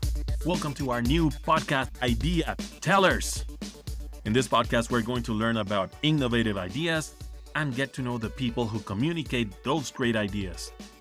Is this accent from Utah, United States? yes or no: yes; Utah, United States; it's in my hometown in Utah.